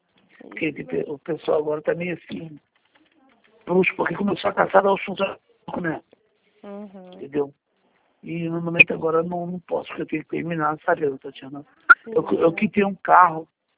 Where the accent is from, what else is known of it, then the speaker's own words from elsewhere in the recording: Mesquita, Rio de Janeiro, Brazil; Ah, tá, eu sou de Mesquita.